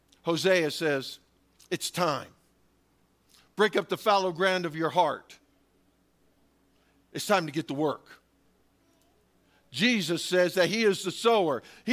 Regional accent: Kansas, United States; farmers would say, okay, 2 years in the week because I'm from Kansas.

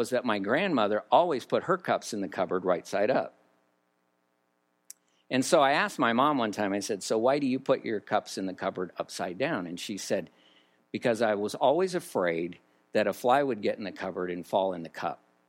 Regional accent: LaPorte, Colorado, United States; also born or lived in Waverly, Colorado; I was raised in LaPorte, Colorado, Waverly, Colorado, and we had all kinds of animals

